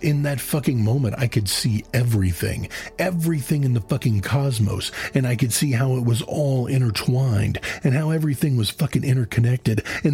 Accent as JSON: {"language": "English", "region": "Midwest", "country": "United States", "said": "I am from the Midwest, after all."}